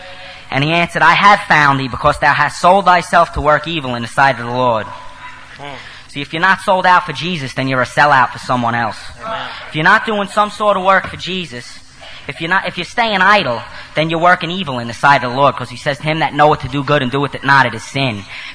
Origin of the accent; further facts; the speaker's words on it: Brooklyn, New York, United States; I come from Brooklyn, New York, an Italian neighborhood.